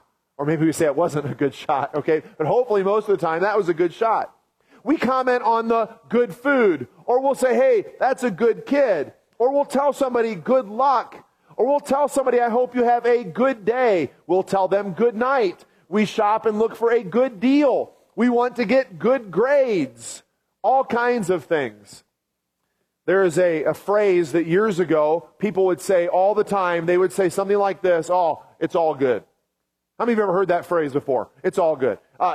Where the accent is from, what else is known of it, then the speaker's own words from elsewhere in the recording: Kansas City, Missouri, United States; When I grew up in Kansas City, we had a place in Branson, Missouri, called Silver Dollar City that we went to a lot as a kid.